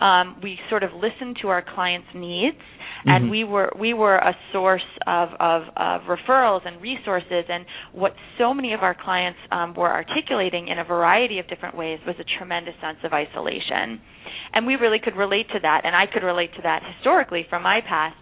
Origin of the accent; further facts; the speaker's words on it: Illinois, United States; also born or lived in Israel; Sure. I grew up outside of Chicago. So I'm a Midwesterner, and I also went to college in the University of Wisconsin in Madison. So I was in the Midwest for a good part of the first half of my life.